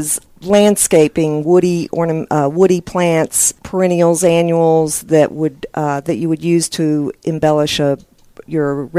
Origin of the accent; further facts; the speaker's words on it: Atlanta, Georgia, United States; Well, I'm from the Atlanta area.